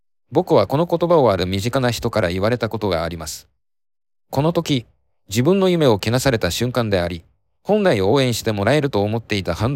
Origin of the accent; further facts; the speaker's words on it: Minamisoma, Fukushima, Japan; 僕の生まれ育った実家は福島県南相馬市。当時、僕自身は首都圏でしたが、両親や兄弟家族は南相馬市に住んでいました